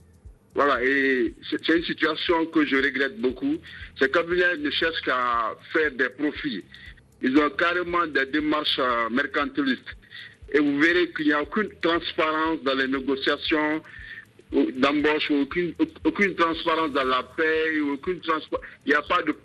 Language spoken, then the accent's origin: French; Burkina Faso; now in France; je suis de Burkina Faso, mais je vis en France.